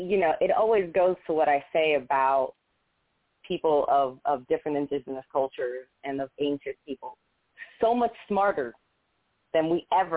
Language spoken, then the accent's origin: English; New England, United States; Well, you know, I grew up in New England, and the soil there